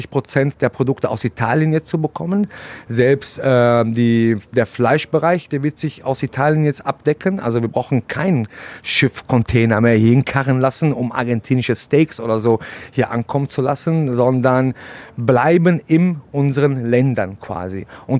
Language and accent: German; Hagen, North Rhine-Westphalia, Germany; born there; Ich bin gebürtiger Hagener und möchte Hagen definitiv nicht den Rücken zukehren